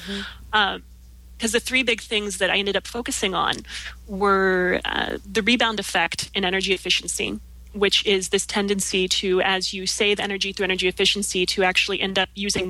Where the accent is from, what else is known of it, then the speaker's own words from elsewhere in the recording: Kansas, United States; I think my favorite example of this is that my home state of Kansas currently has about 1 megawatt of hydroelectric capacity.